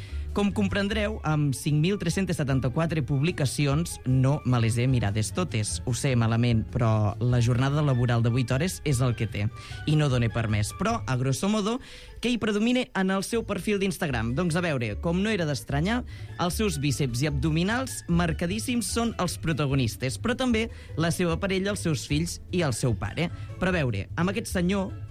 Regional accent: Solsona, Catalonia, Spain; accent: Solsona; No ho intenteu, perquè, bàsicament, el de Solsona és un accent diferent. No és el de Lleida ni el de Barcelona

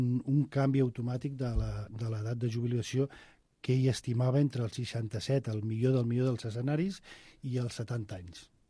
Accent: Catalonia, Spain; sento enveja com a català i com a espanyol

